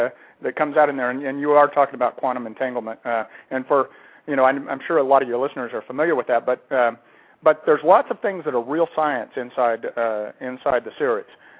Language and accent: English; Lincoln, New Mexico, United States; also born or lived in Roswell; I grew up in that area, but I grew up in a little town. You know, Roswell's not big. It's a town of about 50,000 people. But I grew up in a town that makes it look big, a little town called Lincoln